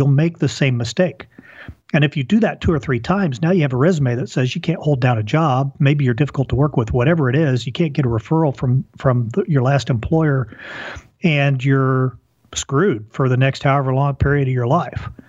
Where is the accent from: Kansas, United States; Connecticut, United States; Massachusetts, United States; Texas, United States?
Kansas, United States; Wichita; So I go back home to where I grew up mostly in Wichita, Kansas.